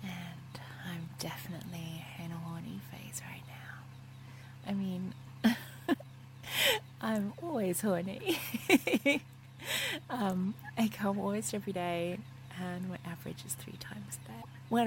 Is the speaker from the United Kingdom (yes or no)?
yes; England, United Kingdom; accent: English; My soft voice, my English accent, my breaths, my moans.